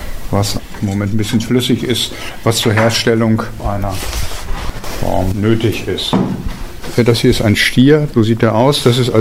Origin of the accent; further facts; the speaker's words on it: Mellendorf, Lower Saxony, Germany; Ich bin in einem Handwerkerhaushalt in Mellendorf aufgewachsen.